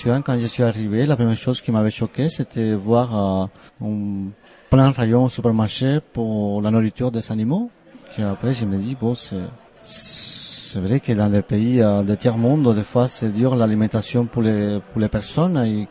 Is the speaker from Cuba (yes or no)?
yes; Cuba; moved away; Je viens de Cuba.